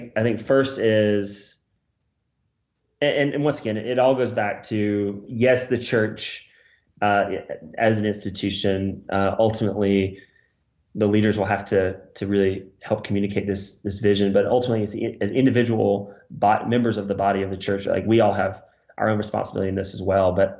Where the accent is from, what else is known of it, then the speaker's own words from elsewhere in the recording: United States; well, you know, I'm the American, I'm here to help, and this is what I can offer you.